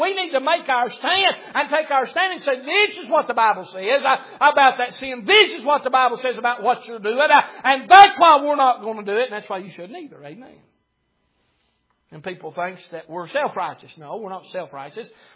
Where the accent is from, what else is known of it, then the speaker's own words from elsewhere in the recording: Sweetwater, Tennessee, United States; I grew up in Sweetwater when going to Knoxville was an all-day affair.